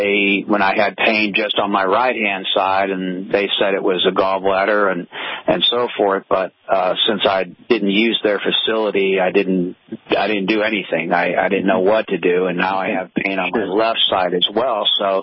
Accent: St. Louis, Missouri, United States; And I'm from St. Louis, Missouri. So I'm more than familiar with the zoo there.

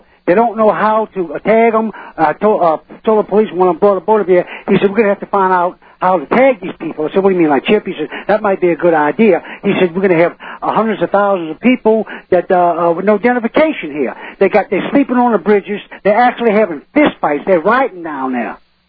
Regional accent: New Orleans, Louisiana, United States; I'm from New Orleans. I am a longshoreman by trade.

